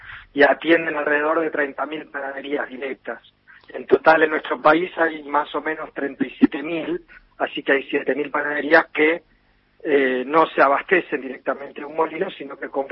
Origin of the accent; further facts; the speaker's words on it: Junín, Buenos Aires Province, Argentina; o una que está en Junín, de donde soy yo, digamos, ¿no?